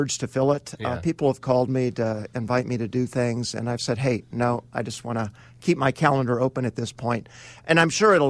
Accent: Indiana, United States; now in Chicago, United States; you know, as you mentioned, I grew up in Indiana, so nearby. I went to school here in Chicago.

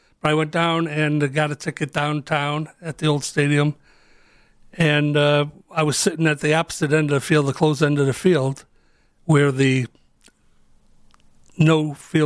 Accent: Lakewood, Ohio, United States; now in Cleveland, United States; Yes, I'm born and raised Lakewood. I grew up in Lakewood and then moved to Cleveland.

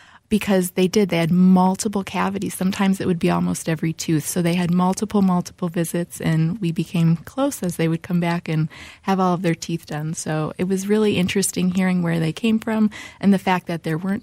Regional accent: Buffalo, New York, United States; I was born in Buffalo, New York, and I also trained at University of Buffalo like Dr. Crespo did.

